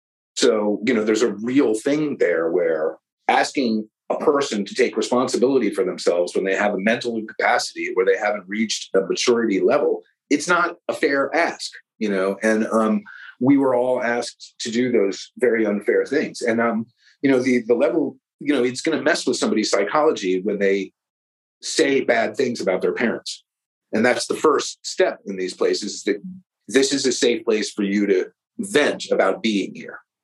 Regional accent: Virginia, United States; And I'm from Virginia. And this is all happening out in Idaho.

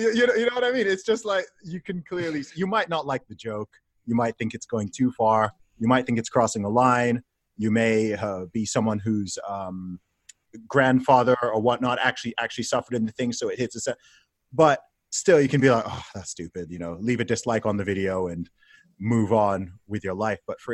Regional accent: Saudi Arabia; I grew up in Saudi Arabia, right?

